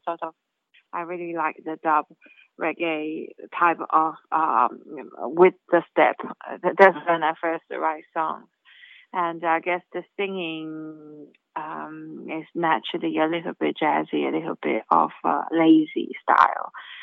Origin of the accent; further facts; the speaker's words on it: Shenzhen, Guangdong, China; English is a second language; also born or lived in Beijing; I was born in Beijing, but I grew up in Shenzhen near Hong Kong.